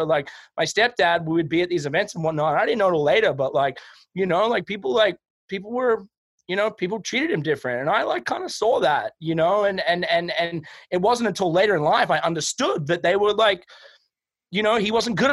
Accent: Mornington, Victoria, Australia; But yeah, I was born in just a little tiny town outside of Melbourne, Australia I was born in Mornington Hospital and grew up there.

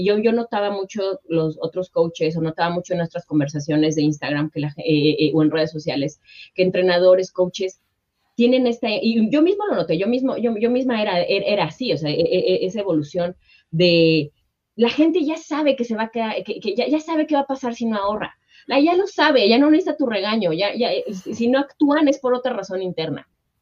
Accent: Mexico; siendo mexicana en crisis, llevo 37 años, ¿no? Todos los que vivimos en Latinoamérica hemos crecido con crisis

